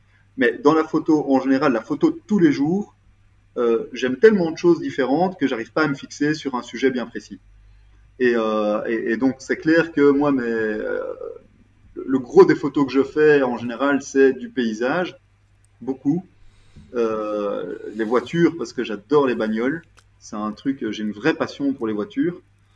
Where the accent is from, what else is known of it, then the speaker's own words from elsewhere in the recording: Brussels, Belgium; Donc, je suis bruxellois d'origine, j'ai vécu 25 ans à Bruxelles. Maintenant, j'ai déménagé, je vis à la campagne, j'ai complètement changé de vie.